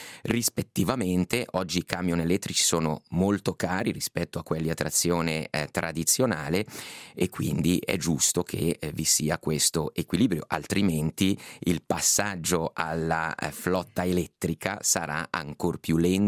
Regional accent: Ticino, Switzerland; ticinese, leventinese, automobilista

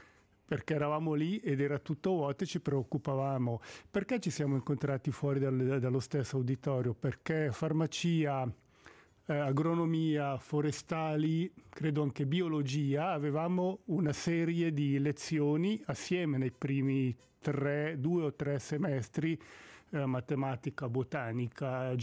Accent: Gera Gambarogno, Ticino, Switzerland; io sono nato e cresciuto a Gera Gambarogno, 200 poco più abitanti, quindi una situazione assolutamente rurale, anche se era sul lago e non in mezzo alle montagne.

